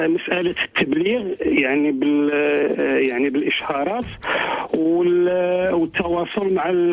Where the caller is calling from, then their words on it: Germany; من المانيا.